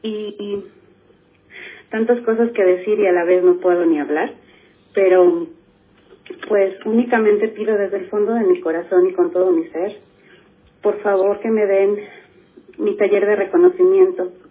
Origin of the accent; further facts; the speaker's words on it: Pachuca, Hidalgo, Mexico; de Pachuca, México Centro